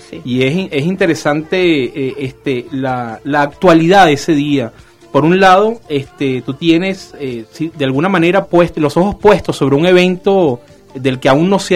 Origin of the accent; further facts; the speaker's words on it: Venezuela; afecta, por lo menos, a mi tierra, a Venezuela, a una cantidad de otros países